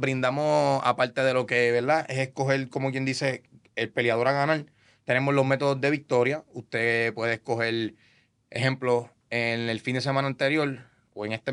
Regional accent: Cagua, Aragua, Venezuela; yo soy criollo de Cagua.

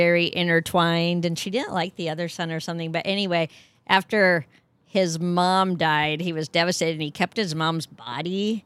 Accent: Iowa, United States; I grew up in Hobunk, Iowa.

